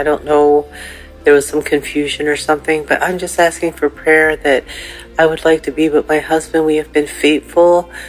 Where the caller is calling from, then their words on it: Tennessee, United States; and I'm calling from Tennessee